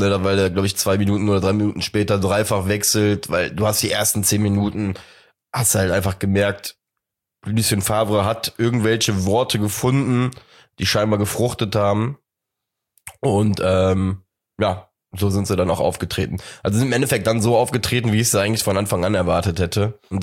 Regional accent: Cologne, North Rhine-Westphalia, Germany; als Kölner, hat man dann natürlich immer so ein bisschen die Hoffnung

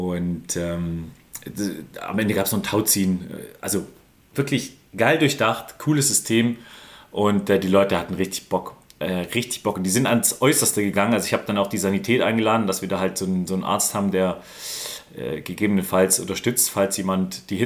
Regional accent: Swabia, Germany; Als Schwabe ist es schon crazy.

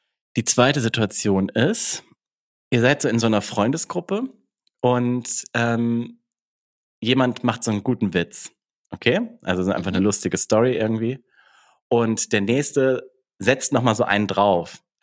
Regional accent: Hamburg, Germany; ich komme aus Hamburg.

